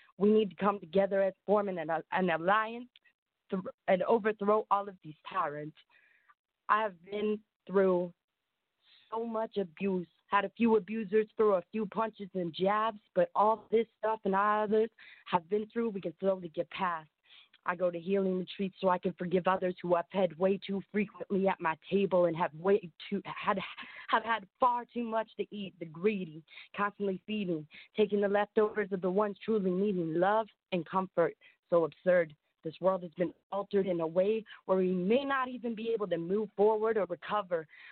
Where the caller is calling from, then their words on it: Ottawa, Ontario, Canada; calling from Ottawa, Ontario.